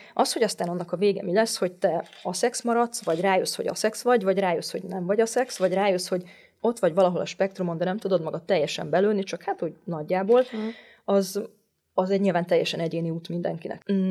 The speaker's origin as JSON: {"language": "Hungarian", "country": "Hungary", "tie": "born or raised there", "said": "Magyarországon nőttem fel, nőként vagyok szocializálva"}